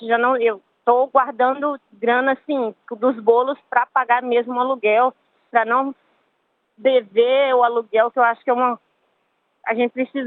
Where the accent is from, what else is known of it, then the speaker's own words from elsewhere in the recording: Minas Gerais, Brazil; moved away as an adult; also born or lived in Alagoas; now in Australia; brasileira, tenho 30 anos e cheguei há 4 meses na Austrália. Eu sou de Minas, mas eu nasci em Alagoas, tem 19 anos que eu moro em Minas Gerais.